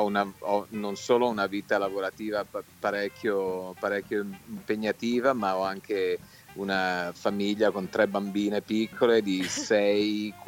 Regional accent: Milan, Lombardy, Italy; now in Los Angeles, United States; Io sono nato e cresciuto a Milano e adesso sono 30 anni che vivo a Los Angeles, quindi ho perso un po', me la cavo ancora con l'italiano scritto, ma il parlato lo uso rarissimamente.

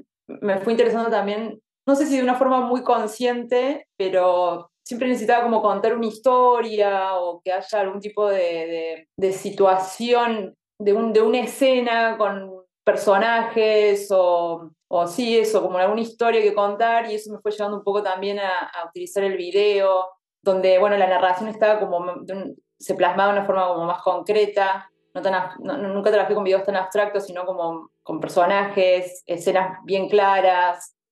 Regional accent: Córdoba, Argentina; now in Buenos Aires, Argentina; Bueno, yo soy de Córdoba, no soy de Buenos Aires.

